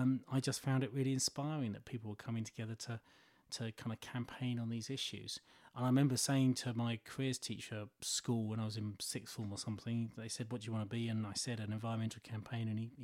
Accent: East of England, United Kingdom; I was growing up in Essex

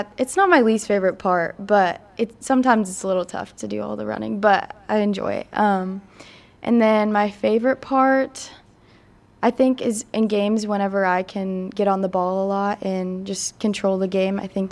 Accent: Oklahoma, United States; Yeah, I love country. I'm from Oklahoma, but...

